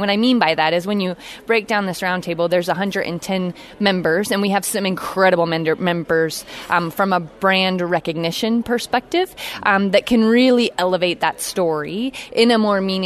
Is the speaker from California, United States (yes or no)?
yes; California, United States; And I grew up in California where arrows are shot pretty frequently.